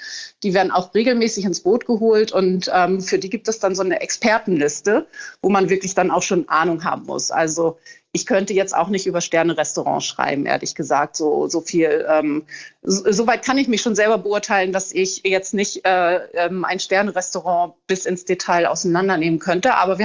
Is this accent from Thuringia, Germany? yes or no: no; Hamburg, Germany; moved away as an adult; now in Portugal; aus Hamburg tatsächlich weggegangen, weil Hamburg eigentlich meine Heimatstadt ist und ich die Stadt auch sehr, sehr liebe.